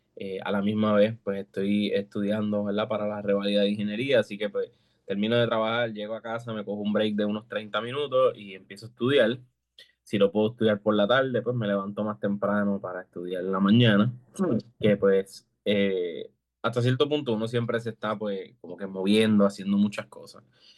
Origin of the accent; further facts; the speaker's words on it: Lares, Puerto Rico; yo soy natural de Lares. Toda mi vida he vivido en Lares. Toda mi vida he asistido, ¿verdad?, a la Iglesia Cristiana de Ciudad del Rey.